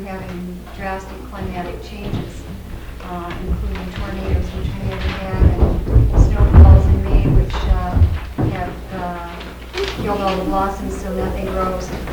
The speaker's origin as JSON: {"language": "English", "town": "Edmonton", "region": "Alberta", "country": "Canada", "said": "I'm from Edmonton, Alberta, Canada."}